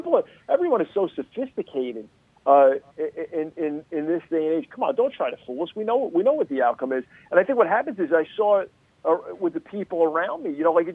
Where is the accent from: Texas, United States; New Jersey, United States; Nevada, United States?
New Jersey, United States; it's just like we're on the stoop back in Jersey talking sports.